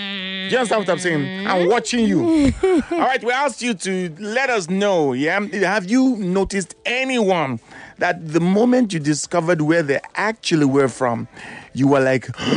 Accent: United States; No, I'm American.

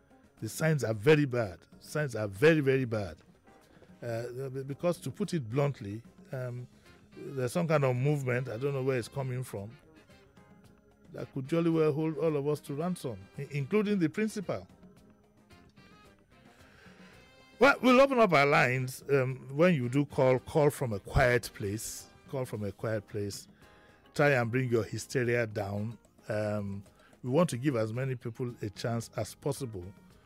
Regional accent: Nigeria; But as a Nigerian and as an African, and to put it bluntly, as a black man, I felt that what we did yesterday was completely inappropriate.

